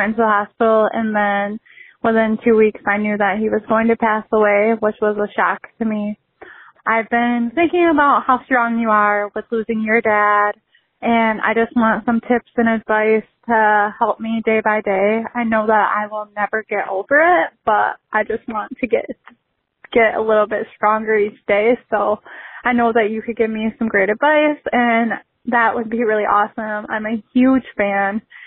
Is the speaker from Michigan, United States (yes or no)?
yes; Michigan, United States; I'm from Michigan.